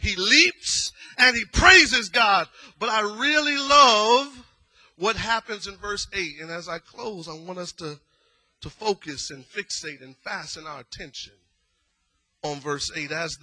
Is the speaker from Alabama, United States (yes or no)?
yes; Epps, Alabama, United States; I'm from Alabama. I lived in Epps, Alabama, population of 200 people. When my family left, it went under 200. And you knew everybody.